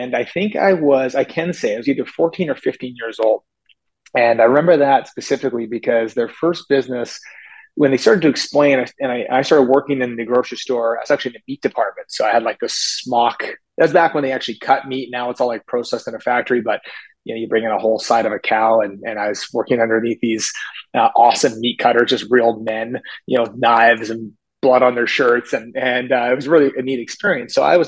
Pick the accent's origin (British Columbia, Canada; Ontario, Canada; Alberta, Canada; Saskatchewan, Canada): Alberta, Canada; Edmonton; I grew up in Edmonton, Alberta, Canada. So, we're in the Great White North, and it's definitely I think it's a cold place in the winter